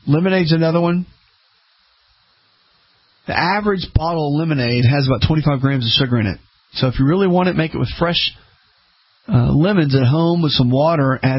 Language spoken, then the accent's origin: English; the South, United States; When I started traveling years ago, growing up in the South, when I started speaking a lot and just traveling, you know, we go up north, go out west